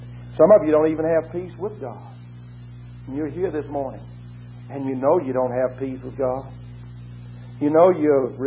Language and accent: English; Macon, Mississippi, United States; I'm from Macon, Mississippi, just down the road here, and we used to live it up and talk about going to hell